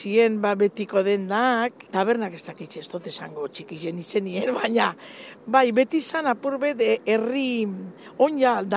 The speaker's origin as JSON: {"language": "Basque", "town": "Bilbao", "region": "Basque Country", "country": "Spain", "tie": "born or raised there", "said": "Ni Bilbotarra naz … eta zazpikalietan jaio da zazpikalietan bizi izen naz beti."}